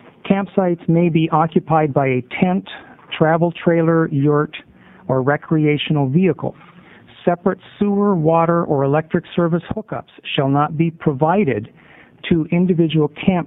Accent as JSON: {"language": "English", "town": "Portland", "region": "Oregon", "country": "United States", "said": "I'm from Portland, and I'm a member and volunteer with the Oregon chapter of the Sierra Club"}